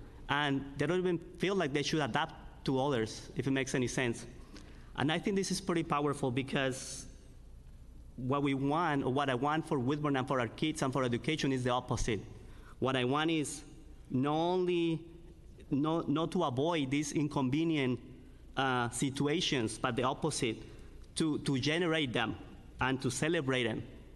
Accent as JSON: {"language": "English", "country": "Mexico", "lives_now": "United States", "said": "I came from Mexico."}